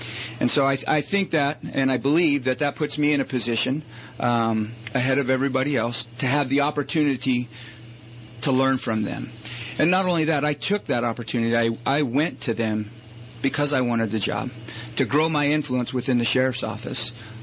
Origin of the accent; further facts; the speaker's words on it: Washington, United States; I was born and raised here in Okanagan County, went to school in Okanagan, graduated from Okanagan.